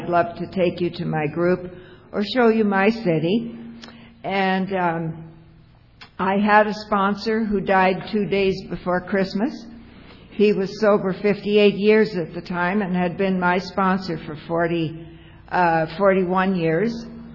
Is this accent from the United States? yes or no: no; Toronto, Ontario, Canada; I'm from Toronto.